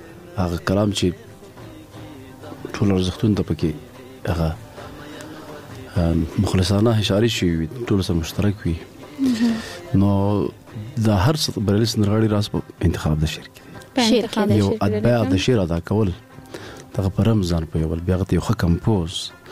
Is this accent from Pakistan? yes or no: no; Paktia, Afghanistan; مونږ د پکتیا یو